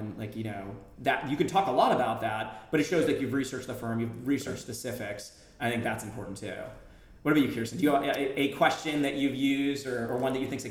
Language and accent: English; Massachusetts, United States; like for me, I was from Massachusetts